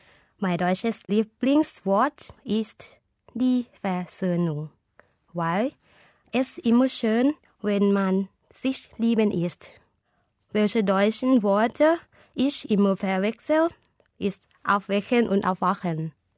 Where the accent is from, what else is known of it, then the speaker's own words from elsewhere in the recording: Ubon Ratchathani, Thailand; German is a second language; Ich komme aus Ubon Ratchathani, Thailand. Ich bin 1984 geboren und jetzt arbeite ich als Deutschlehrerin.